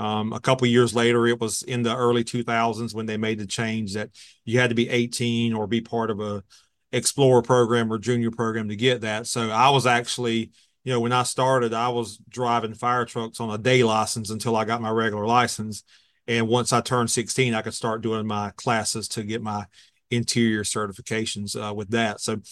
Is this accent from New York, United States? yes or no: no; South Carolina, United States; I grew up in South Carolina in the PD Grand Strand area where I'm at now.